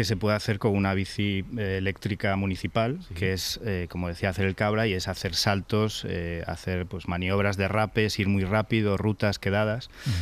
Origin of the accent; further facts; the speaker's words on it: A Coruña, Galicia, Spain; Va a ser porque soy de Coruña, sí